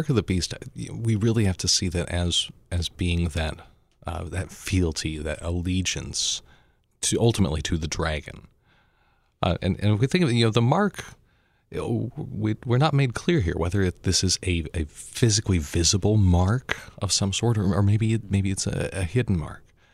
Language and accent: English; Denver, Colorado, United States; like the Christian baker in my hometown of Denver, Colorado